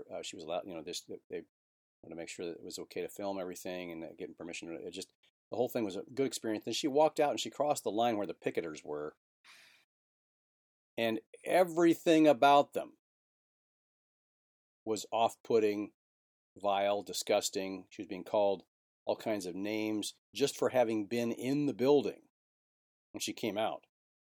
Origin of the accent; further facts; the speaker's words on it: the South, United States; I'm from the South, and I'm a Democrat.